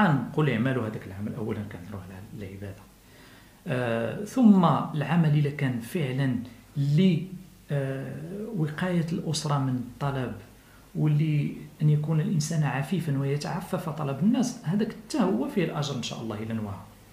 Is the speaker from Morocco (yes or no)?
yes; Morocco; حنا كمجتمع مغربي عنده تقاليد وقيم واعراف